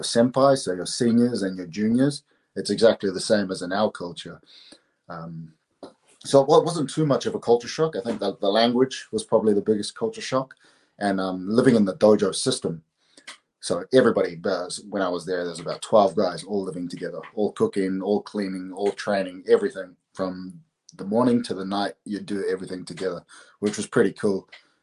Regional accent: New Zealand; say I'm New Zealander. I say I'm Māori. So we're like the indigenous people of New Zealand

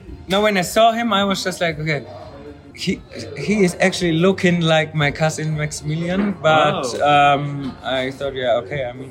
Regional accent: Germany; now in Austria; our capital is like 7 hours away from my hometown. And like when I'm here in Austria, like the people are always saying, "Oh yeah, the German one,"

